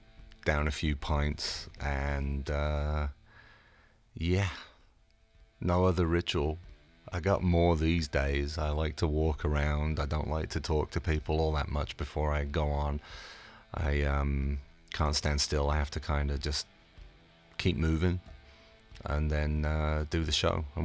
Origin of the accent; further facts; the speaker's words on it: England, United Kingdom; I grew up in England as well, so the music scene was a little weirder to America